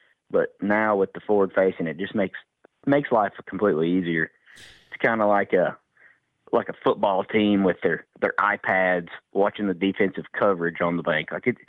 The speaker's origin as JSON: {"language": "English", "region": "Tennessee", "country": "United States", "tie": "born or raised there", "said": "Oh yeah, I grew up on the Tennessee River, so."}